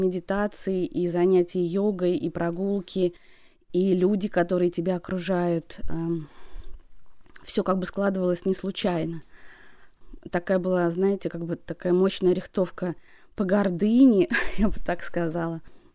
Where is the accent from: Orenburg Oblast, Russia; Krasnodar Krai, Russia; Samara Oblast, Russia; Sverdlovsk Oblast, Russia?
Samara Oblast, Russia; Tolyatti; я из Тольятти и попала вообще сюда случайно